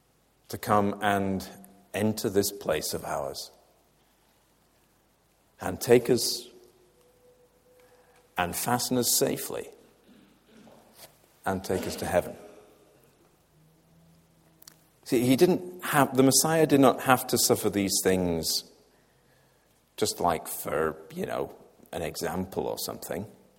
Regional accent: Yorkshire and the Humber, United Kingdom; Where I grew up in Yorkshire, the east coast of Yorkshire was serviced by RAF Leconfield.

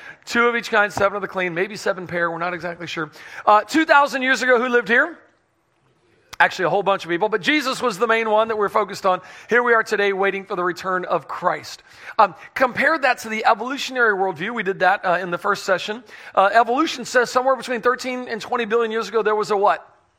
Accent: Pensacola, Florida, United States; I am from Pensacola, Florida. Pensacola is all the way up in the panhandle, so it's just underneath Alabama.

